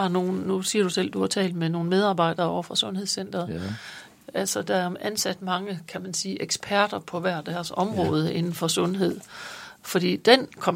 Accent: Jutland, Denmark; jeg er der jyde, så vidt jeg ved, så langt tilbage, som jeg i hvert fald har kendskab til.

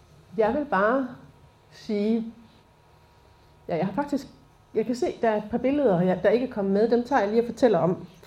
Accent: Kroager, Region of Southern Denmark, Denmark; jeg er født og opvokset i Kroager. Så det er jo egentlig ikke så langt derfra.

